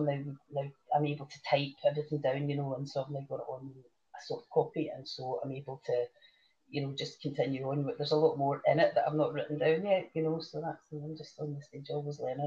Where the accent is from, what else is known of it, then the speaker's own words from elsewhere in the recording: Glasgow, Scotland, United Kingdom; I'm from Glasgow, went to school in Glasgow, lived in Glasgow, worked in Glasgow my whole life